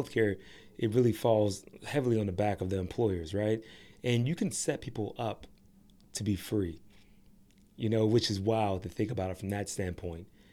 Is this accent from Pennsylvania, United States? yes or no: yes; Pittsburgh, Pennsylvania, United States; I was raised in Pittsburgh, but both sides, my mom and my dad are both from the city.